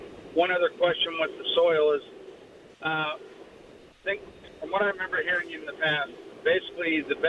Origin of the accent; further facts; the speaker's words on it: Roy, Utah, United States; now in Eagle Mountain, United States; I live in Eagle Mountain, and I'm not used to the some of the things that are out here. I'm more from the Roy area.